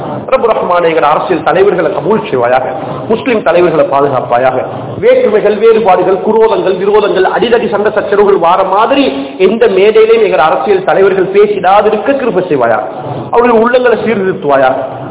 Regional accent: Sri Lanka; நான் ஒரு ஸ்ரீலங்கன், நான் ஒரு லாங்கி, நான் ஒரு இலங்கைவாதி, இந்த இந்த நாட்டு இந்த மண்ணினுடைய பிரஜை

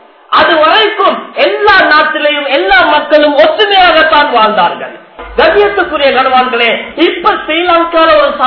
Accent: Sri Lanka; நாங்க எல்லாம் இங்க வந்து சேர்ந்தவங்க தான். எனவே இலங்கை முஸ்லீம்களாக எங்கட உள்ளத்துல வரணும், நாங்கள் அனைவர்களுமே இலங்கையர்கள் தான்.

